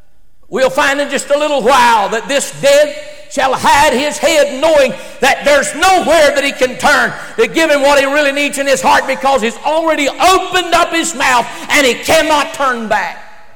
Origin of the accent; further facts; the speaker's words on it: Dillon, South Carolina, United States; Well, I was born and raised in Dillon, South Carolina, but I want to tell you, thank God I was born again in Lenore, North Carolina